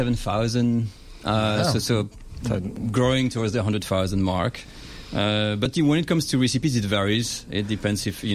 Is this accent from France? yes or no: yes; Paris, Île-de-France, France; also born or lived in Basque region; now in Melbourne, Australia; So originally I come from Paris, like a lot of French people in Melbourne do. But I was living most of my time in the southwest, in the Basque region.